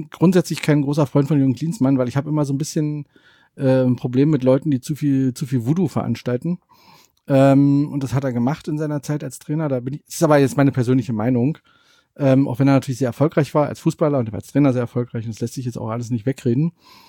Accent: East Germany, Germany; Ich würde als Ossi gerne noch was dazu sagen.

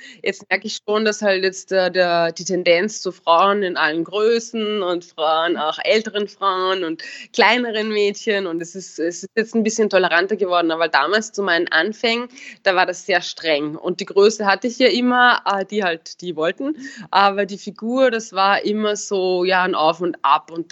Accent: Upper Austria, Austria; ich komme ja aus Oberösterreich, eher vom Land

